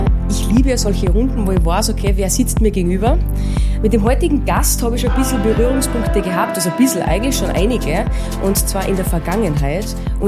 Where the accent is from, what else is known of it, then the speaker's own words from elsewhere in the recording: Salzburg, Austria; sagen wir bei uns in Salzburg